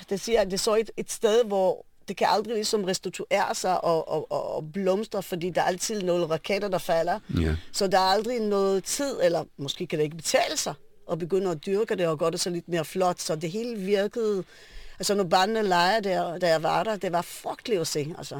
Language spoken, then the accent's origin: Danish; Ra'anana, Central District, Israel; Nej, altså jeg er født og opvokset i Ranana, mm-hmm. Og alle sammen i Ranana.